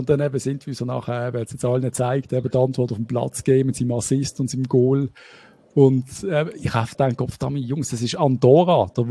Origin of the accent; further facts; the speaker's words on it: Basel, Basel-Stadt, Switzerland; als Schweizer und Basel ist genau das Gleiche